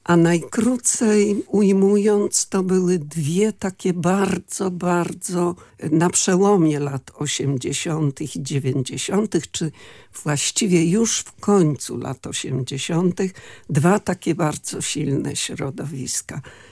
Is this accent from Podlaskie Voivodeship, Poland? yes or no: yes; Podlaskie Voivodeship, Poland; sama pochodzę z Kresów, wprawdzie z tych w obrębie obecnych granic Rzeczpospolitej Polskiej, ale ziemia, gdzie się urodziłam, to jest ziemia grodzieńska. Ten skraj zachodni, który zwiemy ziemią sokulską.